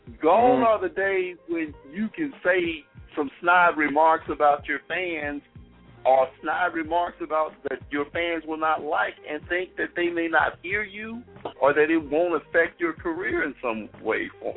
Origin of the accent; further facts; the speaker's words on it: Mississippi, United States; I'm from Mississippi. I know some of you on the line are from Mississippi.